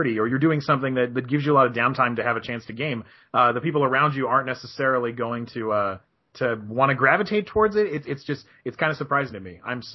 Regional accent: Canada; now in Los Angeles, United States; I have to explain I'm Canadian, but I'm living in LA.

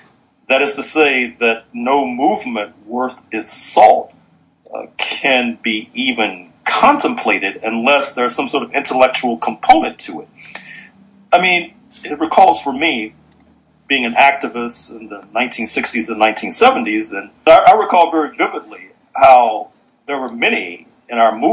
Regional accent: St. Louis, Missouri, United States; I was involved in, as a teenager in my hometown of St. Louis, in protests at the appropriately named Jefferson Bank, which had racist hiring practices.

